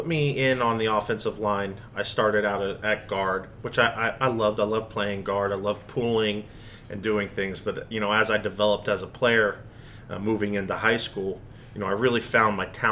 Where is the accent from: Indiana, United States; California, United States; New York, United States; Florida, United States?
Florida, United States; New Port Richey; Yeah, I grew up right here in Newport Richey. My mom moved down from Massachusetts.